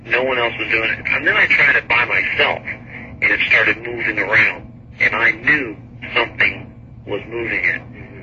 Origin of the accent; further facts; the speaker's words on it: Midwest, United States; town, and small town USA Midwest, you know, you'll find that a lot of teenagers are just bored. And my hometown was infamous for, you know, beer parties out in the cow pasture